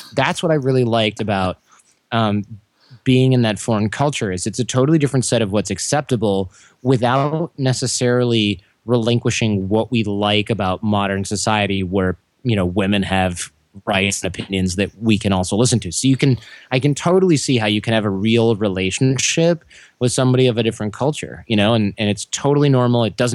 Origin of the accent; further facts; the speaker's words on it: United States; Now, granted, I'm an only child, so I grew up without sisters in America.